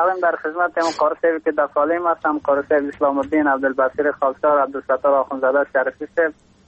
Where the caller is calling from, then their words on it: Takhar, Afghanistan; از باستان تخار همراه خواهرک خودم.